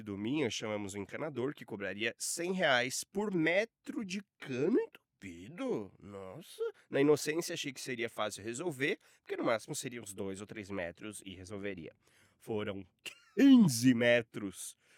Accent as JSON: {"language": "Portuguese", "town": "Jundiaí", "region": "São Paulo", "country": "Brazil", "said": "sou de Jundiaí, interior de São Paulo."}